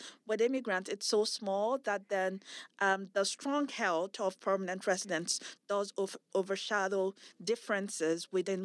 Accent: Nigeria; now in Canada; I've lived in Canada now since 1997. I immigrated from Nigeria and I started as a faculty in 2014.

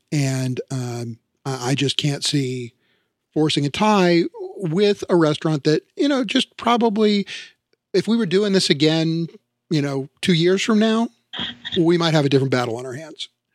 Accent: Kansas City, United States; I'm from Kansas City. I know good barbecue.

